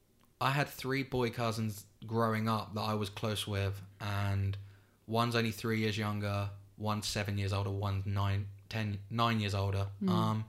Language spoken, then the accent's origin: English; Kingston, London, United Kingdom; also born or lived in Epsom; I live with my mum, my dad. So I'm from Kingston. So well, we born in Epsom, but was raised in Kingston from the age of 2. My mum moved there.